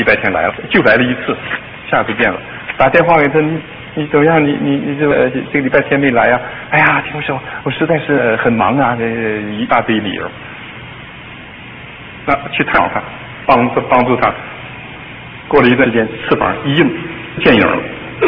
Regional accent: China; 因为我也是大陆的，我很直言，从大陆来的，在洛杉矶

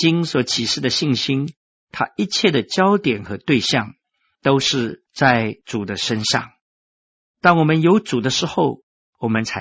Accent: China; 我们中国人说，天有不测风云。

